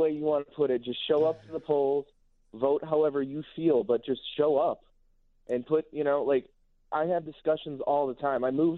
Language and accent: English; Chicago, Illinois, United States; now in Austin, United States; I grew up in Chicago, but I live in Austin now.